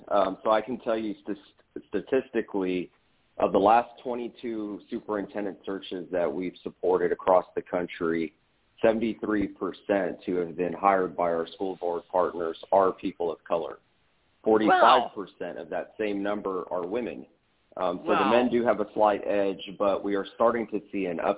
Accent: Austin, Texas, United States; Here in my hometown, Austin Independent School District, which is an alma mater of mine

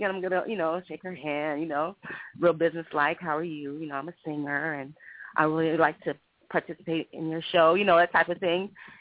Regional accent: Seattle, Washington, United States; I grew up in the Northwest in Seattle, Bellevue.

